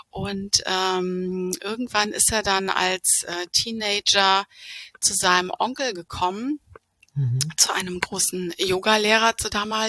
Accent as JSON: {"language": "German", "town": "Neuss", "region": "North Rhine-Westphalia", "country": "Germany", "said": "Ich komme aus Neuss zwischen Köln und Düsseldorf und ich bin, warte, 46"}